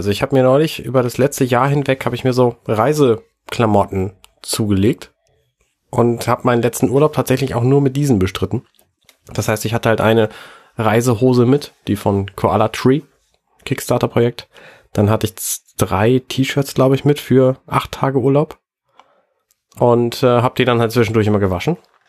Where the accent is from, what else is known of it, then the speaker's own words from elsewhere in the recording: Buxtehude, Lower Saxony, Germany; Also ich komme aus Buxtehude und Buxtehude hat zumindest zu den Zeiten, wo ich da wohnte, so 40.000 Einwohner gehabt